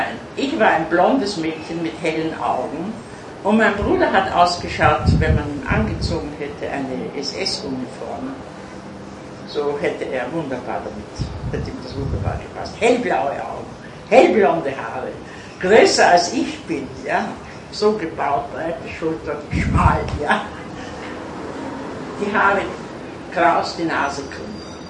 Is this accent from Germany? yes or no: no; Krems an der Donau, Lower Austria, Austria; da er gewusst hat, ich bin aus Krems an der Donau, und ist er zu meinem Vater ins Geschäft gekommen.